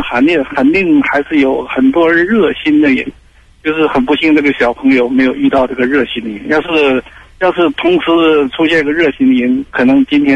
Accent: China; 这我们中国人好像这些人都没有那么多的惧怕

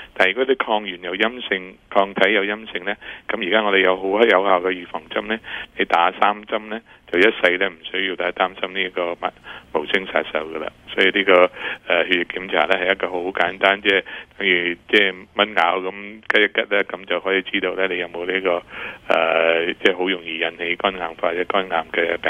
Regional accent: China; 我哋中国人里头咧差唔多十个人里头咧最少一个咧已经有慢性 B 型肝炎嘅感染啦

